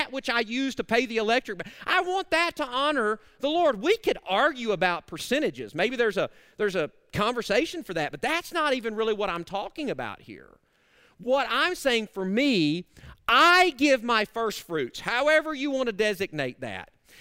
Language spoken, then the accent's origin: English; Arkansas, United States; I'm from Arkansas. You may not have understood that. Let me interpret that for you.